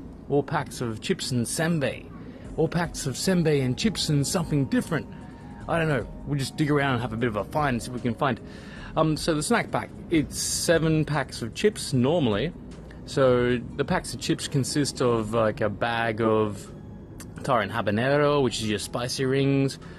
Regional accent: Australia; now in Tokyo, Japan; because I'm Australian, and in Australia we're looking at around about 50 degrees.

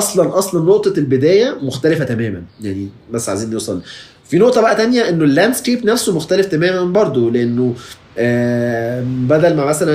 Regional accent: Egypt; now in United States; انا مصري immigrant عايز متخيل ان انا مش خايف مثلا ان انا اكسبرس رايي في مكان زي امريكا

